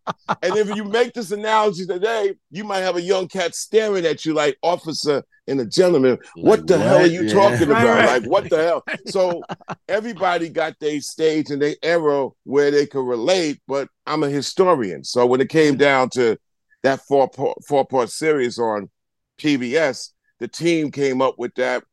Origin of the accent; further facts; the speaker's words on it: Long Island, New York, United States; I'm from Long Island. So I can't claim no Bronx.